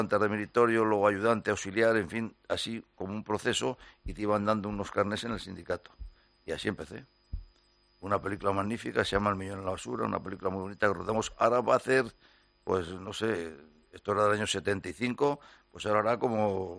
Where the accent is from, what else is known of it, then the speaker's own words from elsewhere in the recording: Madrid, Community of Madrid, Spain; born there; Yo nací en Madrid, en la calle de La Paloma. Estuve bautizado en la iglesia de La Paloma. Hace ya muchos años.